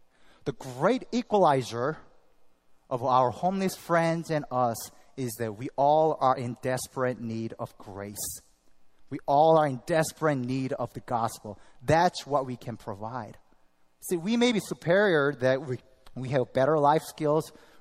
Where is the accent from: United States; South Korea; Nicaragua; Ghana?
South Korea; English is a second language; moved away; I was born and raised in South Korea. Just about, I lived half of my life there and half of life here.